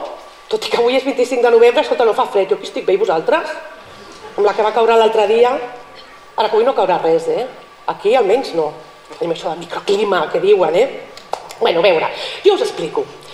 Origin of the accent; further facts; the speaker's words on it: Sitges, Catalonia, Spain; I jo em sento molt orgullosa de poder dir que això es fa al meu poble.